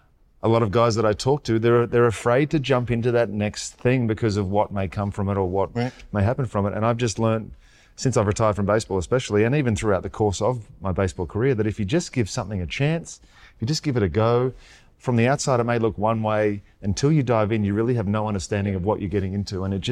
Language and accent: English; Australia; Me growing up in Australia, it was always keep your feelings underneath you and just deal with whatever's coming.